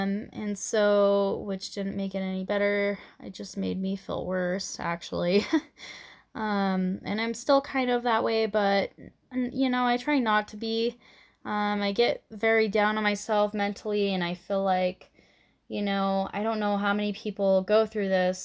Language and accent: English; Draper, Utah, United States; I grew up in Utah, in Draper for the most part.